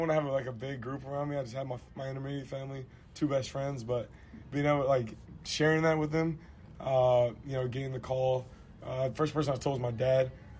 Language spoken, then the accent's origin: English; Tyrone, Georgia, United States; I'm from Tyrone, Georgia. It's about 25 minutes south of Atlanta.